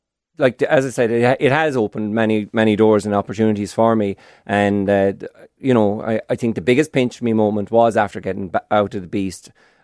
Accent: Moneygall, Leinster, Ireland; I'll say I'm from Offaly, I'll say I'm from Moneygall.

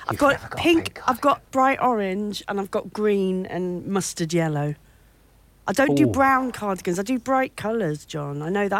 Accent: United Kingdom; I wish I could see it more like you. I'm too British about it.

